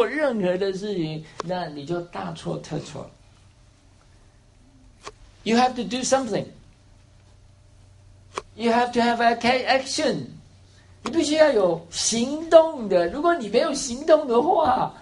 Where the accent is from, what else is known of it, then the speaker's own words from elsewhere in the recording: Taiwan; 原谅我这么说啊，我自己是从台湾来的，我们对于这个淫乱的事情，台湾的教会并没有做太多的教导。